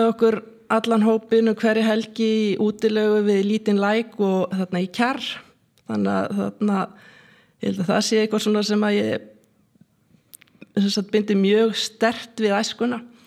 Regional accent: Reykjavík, Capital Region, Iceland; Við erum nú bara á mínum æsku slóðum. Ég alinn hérna upp í Vesturbænum. Ég var sem sagt þarna bjó til 13 ára í kennarablokkinni sem hérna bara rétt hjá. Og þetta sem sagt, var í Melaskóla og Hagaskóla

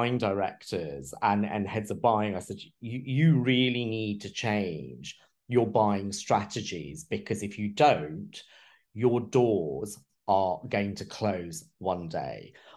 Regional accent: Mombasa, Coast, Kenya; now in United Kingdom; when we first moved to this country, because I was born in Mombasa, and my family, my parents and my siblings, we moved over to the UK

